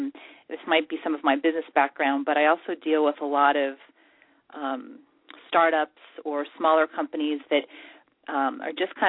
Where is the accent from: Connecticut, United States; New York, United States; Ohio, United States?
New York, United States; I'm an East Coast girl, and I'm from New York, and had an opportunity to move back actually to New York City